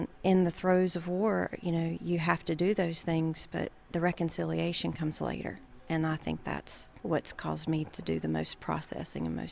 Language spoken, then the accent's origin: English; North Carolina, United States; We're from North Carolina, the mountains of North Carolina, actually.